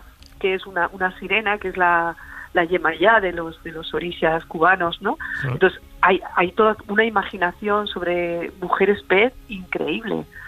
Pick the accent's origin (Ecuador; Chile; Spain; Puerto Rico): Spain; León, Castile and León; now in Madrid, Spain; Yo soy leonesa, vivo en Madrid, y cuando voy a León me llaman la madrileña.